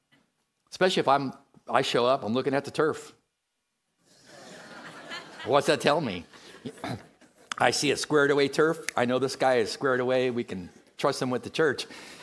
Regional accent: California, United States; Well, when I showed up there as a Californian, I had no idea what I was looking at until later that afternoon.

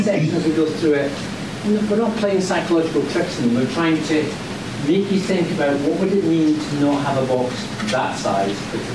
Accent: Scotland, United Kingdom; I'm Scottish, so weird is like staying up till 9 o'clock.

